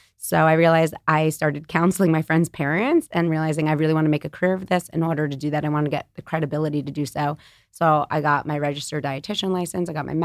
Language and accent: English; New York City, New York, United States; But I'm born and raised in New York City on the Upper West Side.